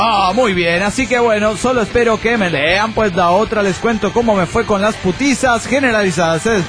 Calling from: Chile; de Chile, po.

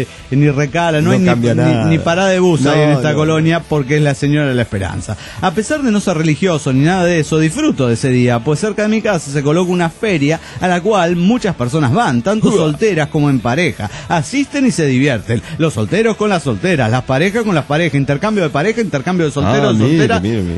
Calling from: Cochabamba, Bolivia; de Cochabamba, Bolivia.

